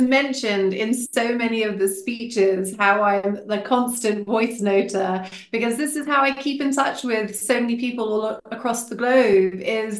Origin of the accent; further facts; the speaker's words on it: Hong Kong; growing up in Hong Kong, I was always really passionate about learning.